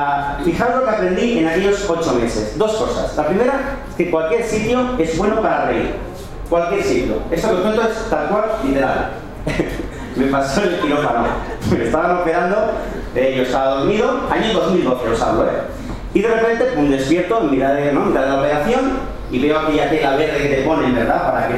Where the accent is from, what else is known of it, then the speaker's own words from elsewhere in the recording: Barcelona, Catalonia, Spain; Yo soy de Barcelona, hablo con propiedad, pero en Cataluña hacemos... como para adentro, ¿no?